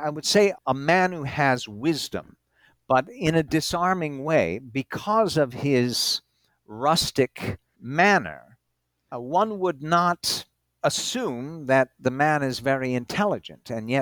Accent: New England, United States; Because I, as a Northerner, and particularly as a New Englander, have a completely different lifestyle than someone in the middle states or certainly in the southern states.

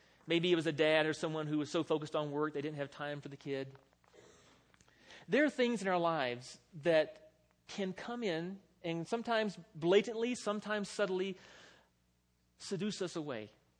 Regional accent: the South, United States; I'm from the South, and it has been jokingly said, and it's kind of true, that, you know, football's like the religion of the South.

